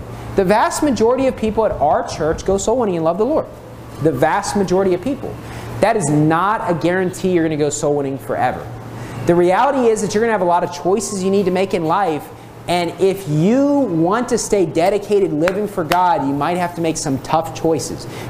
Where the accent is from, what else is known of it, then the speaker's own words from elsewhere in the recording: United States; now in Philippines; here in the Philippines is going to be kind of an issue because of the fact I'm an American.